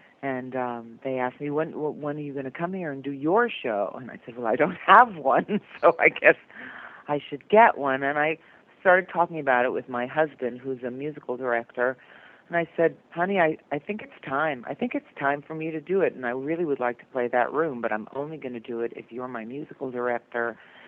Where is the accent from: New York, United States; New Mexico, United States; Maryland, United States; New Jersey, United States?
New York, United States; Brooklyn; So I decided to call the show Made in Brooklyn, which is where I'm from. And I tell stories about growing up in Brooklyn, which is kind of colorful and fun.